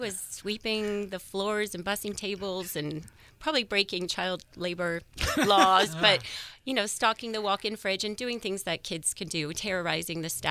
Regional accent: Santa Rosa, California, United States; I was born in Santa Rosa, California. So right here. I was born at Memorial Hospital. Grew up in Santa Rosa.

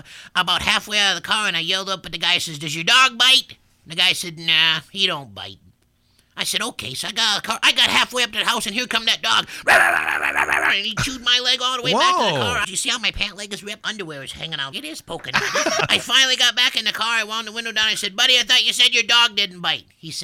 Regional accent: Brainerd, Minnesota, United States; Well, I'm from Brainerd, Minnesota. Population 11,750.

